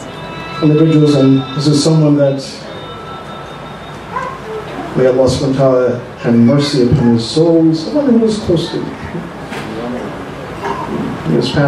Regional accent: United States; because I was from America.

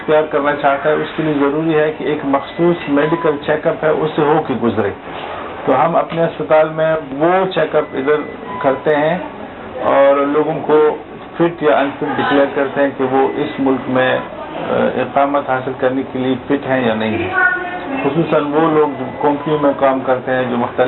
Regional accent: Pakistan; moved away as an adult; now in Dubai, United Arab Emirates; میرا تعلق پاکستان سے ہے، اور پاکستان میں ایک شہر ہے پرچناب۔ میں 21 سال سے دبئی میں ہوں۔

